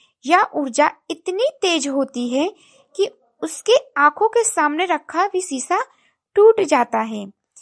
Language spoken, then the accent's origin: Hindi; Uttar Pradesh, India; और मैं गोंडा जिले से हूँ।